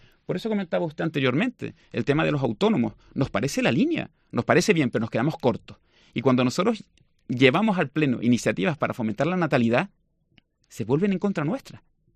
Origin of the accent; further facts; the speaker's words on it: Canary Islands, Spain; Yo soy canario. O sea, mi padre nació aquí en La Orotava.